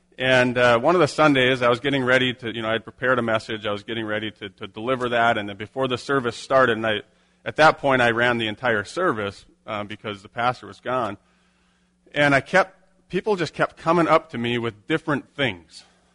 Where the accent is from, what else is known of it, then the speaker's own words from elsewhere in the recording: Winger, Minnesota, United States; So I grew up in the Winger area.